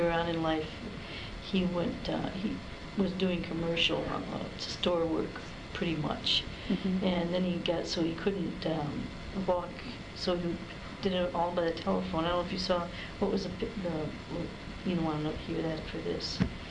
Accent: Detroit, Michigan, United States; born there; I was born in Detroit, Michigan, to two wonderful Christian parents who loved each other and my two brothers and I more than most people can ever imagine

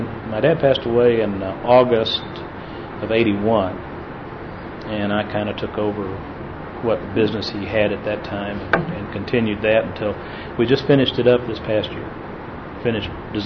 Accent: Lubbock, Texas, United States; Grew up in Lubbock. Mm-hmm. My mother and dad moved from Littlefield to New Deal, where he had bought a cotton gin, mm-hmm. and we lived there.

